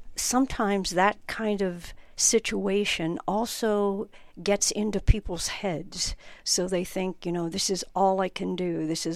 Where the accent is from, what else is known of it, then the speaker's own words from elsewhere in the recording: Youngstown, Ohio, United States; born there; So I was born in Youngstown, Ohio. I am the oldest of three daughters.